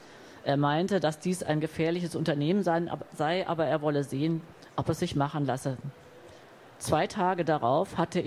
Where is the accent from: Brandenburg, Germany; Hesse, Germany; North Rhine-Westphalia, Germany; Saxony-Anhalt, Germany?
North Rhine-Westphalia, Germany; Cologne; Der eine war ein Genosse aus Köln am Rhein, meiner Heimatstadt.